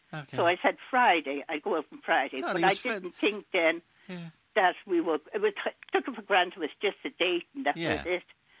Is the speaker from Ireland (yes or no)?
no; England, United Kingdom; born there; Yeah, and I was born in England, as a matter of fact.